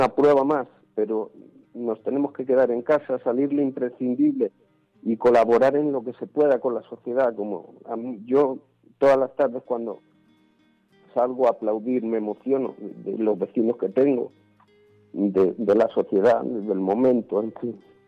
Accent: Madrid, Community of Madrid, Spain; como ciudadano y como madrileño, pues yo me quedo en casa

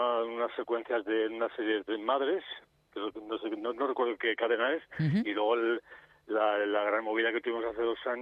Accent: Torrelaguna, Community of Madrid, Spain; Soy de Torrelaguna, nací allí.

